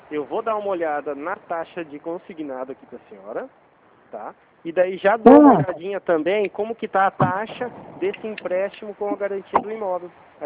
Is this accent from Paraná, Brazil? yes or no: yes; Foz do Iguaçu, Paraná, Brazil; Foz do Iguaçu, Paraná.